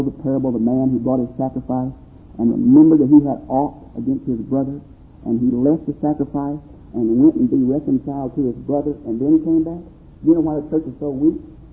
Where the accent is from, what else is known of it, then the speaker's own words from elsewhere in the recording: Texas, United States; I came from East Texas where race is a big issue there.